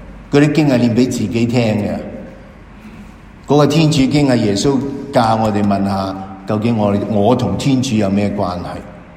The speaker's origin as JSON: {"language": "Chinese", "country": "China", "said": "为我们中国人听起上来是很有趣的"}